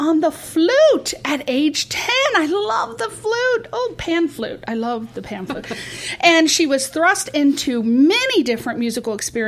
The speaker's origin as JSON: {"language": "English", "region": "Connecticut", "country": "United States", "said": "I'm from Connecticut, so"}